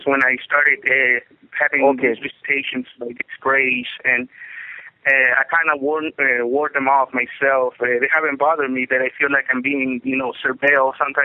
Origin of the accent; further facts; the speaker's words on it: Mexico; I'm originally from Mexico